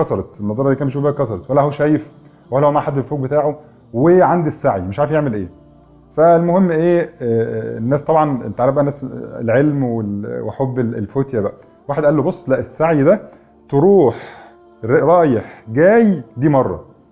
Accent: Egypt; حس ان انا مصري

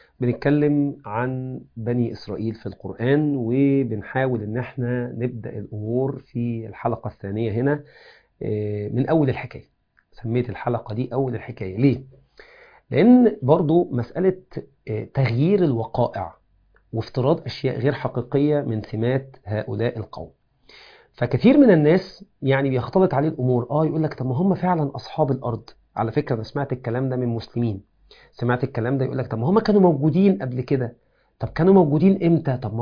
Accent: Egypt; أنا مفروض إن أنا مصري الجنسية، لو جيت حلل مش هلاقي إن أنا مصري 100%، في أقوام وفي أجناس.

